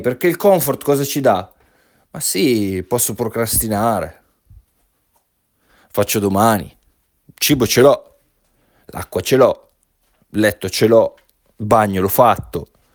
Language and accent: Italian; Piedmont, Italy; now in United States; io sono venuto qua in America, io vengo dalla Valsesia, dalle montagne della Valsesia in Piemonte, sono cresciuto rugged, vuol dire sono cresciuto molto molto in modo selvaggio